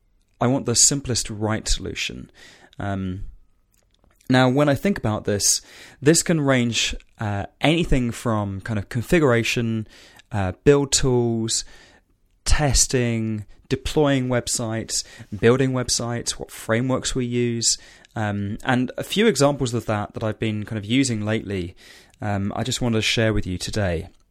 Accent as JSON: {"language": "English", "region": "England", "country": "United Kingdom", "said": "as an Englishman"}